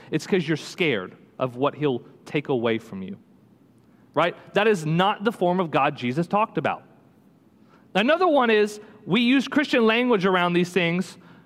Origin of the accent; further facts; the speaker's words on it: Gulf Coast, United States; So growing up on the Gulf Coast, we had a lot of them.